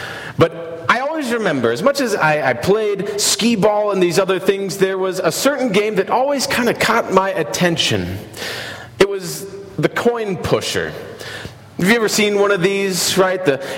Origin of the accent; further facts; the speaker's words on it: Lake Ozark, Missouri, United States; Growing up in Lake Ozark, Missouri, our church was right up the way from the Bagnell Dam Strip.